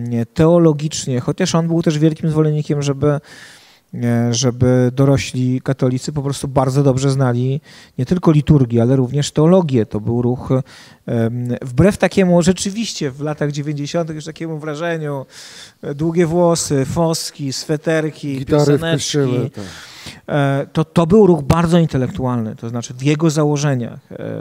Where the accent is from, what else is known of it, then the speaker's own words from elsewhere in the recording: Warsaw, Masovian Voivodeship, Poland; Ja pochodzę z Warszawy, więc można powiedzieć, że dla mnie to żaden wysiłek był, no pójście do parafii, która była 7 minut spacerem od mojego bloku.